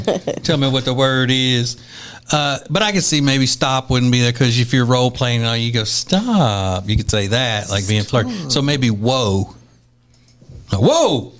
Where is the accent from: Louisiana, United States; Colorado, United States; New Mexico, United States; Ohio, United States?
Louisiana, United States; I call them what the brothers called them when I was growing up in Louisiana.